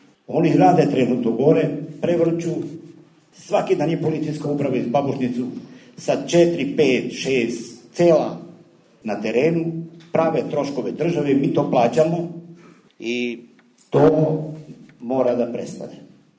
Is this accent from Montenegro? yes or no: no; Rakita, Southern and Eastern Serbia, Serbia; Ja dolazim evo vama iz Rakitu da čujete našu muku.